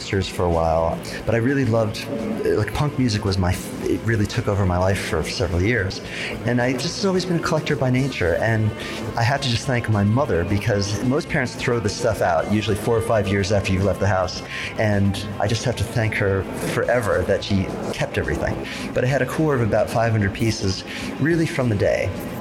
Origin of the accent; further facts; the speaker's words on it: New York City, New York, United States; I come from New York City